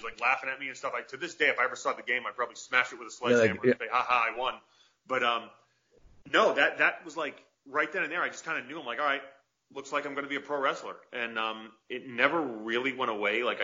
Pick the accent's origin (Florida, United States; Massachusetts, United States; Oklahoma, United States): Massachusetts, United States; accent: Massachusetts; Like I've lost my Massachusetts accent since.